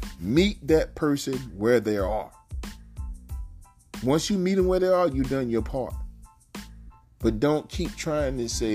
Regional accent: the South, United States; I'm from the South, and I notice when funerals go on in the South, it's like you see so many cars from up north are here to pay their last respect.

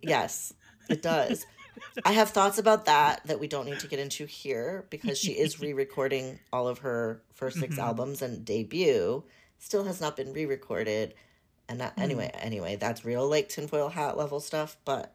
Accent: Florida, United States; I'm from South Florida, so I grew up a Dolphins fan.

